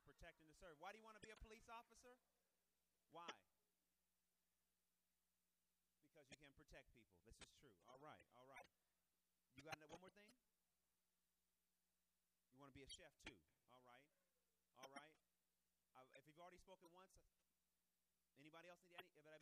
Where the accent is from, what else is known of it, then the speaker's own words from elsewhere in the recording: California, United States; now in Los Angeles, United States; I'm from the Bay Area.